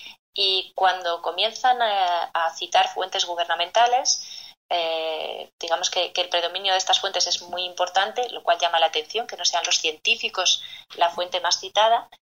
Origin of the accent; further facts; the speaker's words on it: Spain; en mi país, en España.